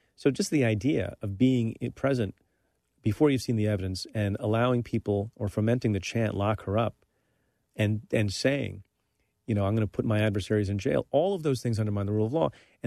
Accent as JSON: {"language": "English", "country": "India", "moved": "yes", "lives_now": "United States", "said": "I'm an immigrant from India."}